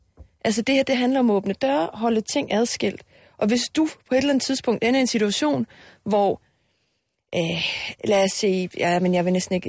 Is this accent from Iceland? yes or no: yes; Iceland; Danish is a second language; fordi jeg er islænding også og fuldt det meget